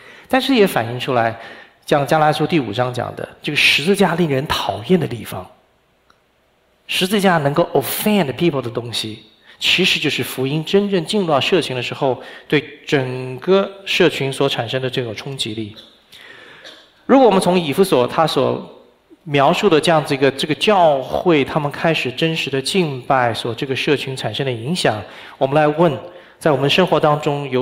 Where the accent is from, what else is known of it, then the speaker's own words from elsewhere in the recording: Pennsylvania, United States; 那我是从宾州来的，宾州有多大？宾州差不多12万平方公里。